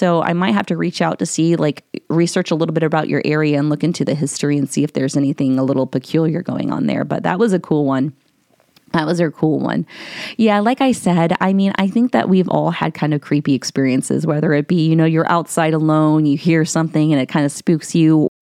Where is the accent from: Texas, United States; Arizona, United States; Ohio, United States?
Ohio, United States; So when we moved up to back up to Ohio, we lived in this a house that was out in the country. And like where I lived was a very small town. It's considered a village, actually, where kind of like my family's from.